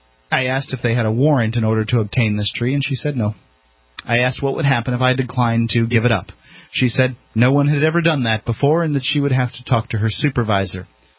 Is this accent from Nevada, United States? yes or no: no; Florida, United States; I don't know anything about citrus greening, but I am from Florida, and we know a little bit about citrus canker.